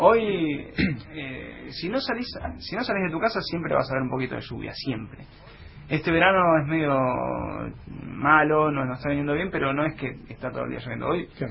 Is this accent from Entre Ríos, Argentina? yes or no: yes; Entre Ríos, Argentina; moved away; also born or lived in Buenos Aires; En realidad me fui de Buenos Aires, por yo entrerriano